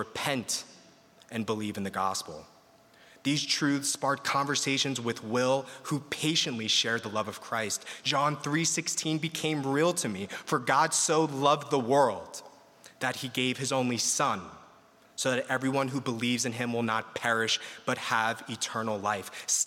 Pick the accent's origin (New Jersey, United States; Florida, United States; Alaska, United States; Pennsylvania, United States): New Jersey, United States; I grew up in New Jersey in a Catholic family, attending Catholic school